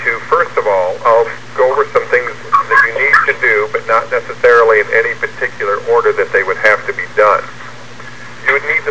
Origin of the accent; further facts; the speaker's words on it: Denver, Colorado, United States; I started out in Denver, Colorado, so I'm from Denver.